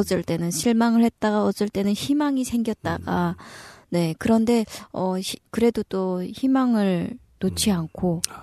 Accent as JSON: {"language": "Korean", "country": "North Korea", "lives_now": "South Korea", "said": "저도 고향에서 같은 이북이 고향이고"}